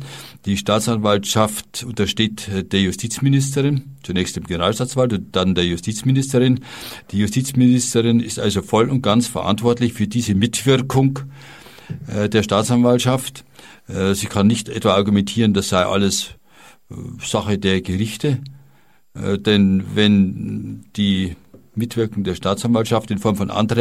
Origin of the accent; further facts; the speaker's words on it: Bavaria, Germany; also auch bei uns in Bayern möglich sein kann.